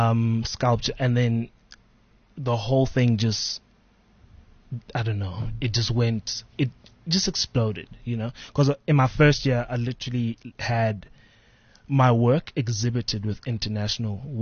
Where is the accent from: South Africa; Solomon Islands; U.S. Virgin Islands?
South Africa; Port Elizabeth, Eastern Cape; I'm from Port Elizabeth